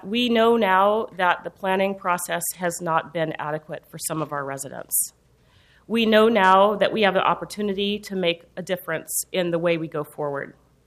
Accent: Portland, Oregon, United States; my hometown of Portland, and for our most vulnerable populations.

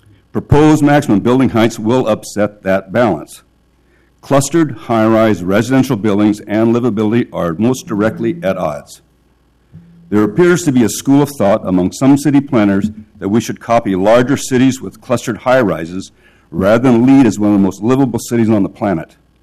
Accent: Portland, Oregon, United States; We returned to the city where we were born, raised, and educated. We are from Southeast Portland.

